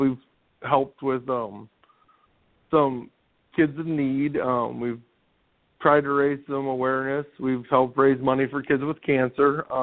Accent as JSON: {"language": "English", "town": "Waterloo", "region": "Illinois", "country": "United States", "tie": "born or raised there", "lives_now": "Red Bud, United States", "said": "I grew up in Waterloo, Illinois, which kind of grew bigger, so it kind of lost its small town charm. And then I moved down to Redbud, and I just really love it."}